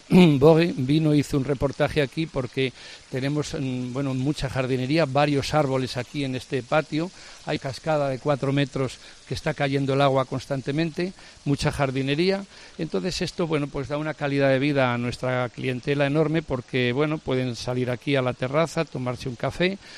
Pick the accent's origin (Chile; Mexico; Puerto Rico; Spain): Spain; Salamanca, Castile and León; nosotros somos muy salmantinos, mi esposa y yo